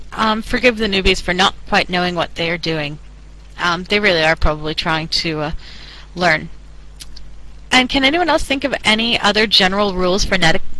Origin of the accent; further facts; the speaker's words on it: United States; I am an American, so I can say this. As Americans in general, we don't do this.